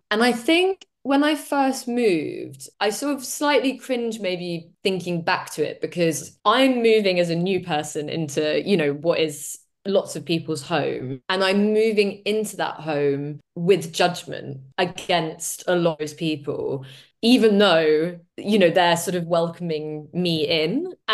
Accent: London, United Kingdom; now in Folkestone, United Kingdom; So I grew up in London, and then so very much like moved to Folkestone as kind of like a new person.

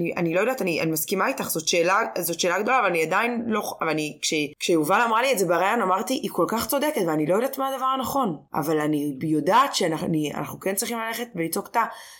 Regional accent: Tel Aviv, Tel Aviv District, Israel; אני תל אביבית, אני אדבר למיקרופון, מי שרוצה שיקשיב.

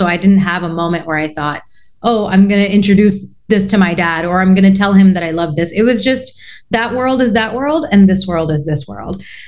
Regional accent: Queens, New York, United States; now in Los Angeles, United States; I'm born and raised in New York, in Queens specifically. I currently live in Los Angeles

